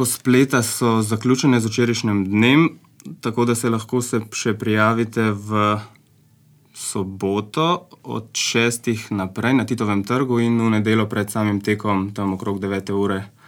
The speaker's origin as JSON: {"language": "Slovenian", "town": "Ljubljana", "region": "Central Slovenia", "country": "Slovenia", "tie": "born or raised there", "lives_now": "Hrašče, Slovenia", "said": "jaz sem rojen v Ljubljani, no, tudi živel sem v Ljubljani, zdaj sem pa priseljen v Hrašče pri Postojni, poročen."}